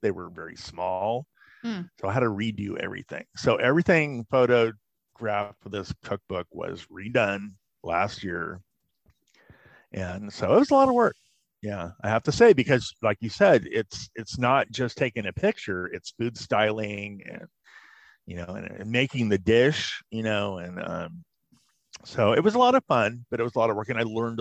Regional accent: California, United States; I'm from Southern California, Jewish delicatessen down the street called Benji's.

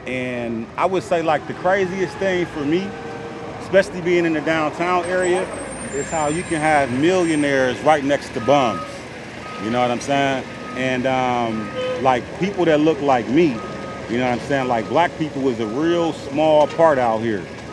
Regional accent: Milwaukee, Wisconsin, United States; moved away as an adult; I'm not from California. I'm from Milwaukee, Wisconsin. I've been here for about 5 years.

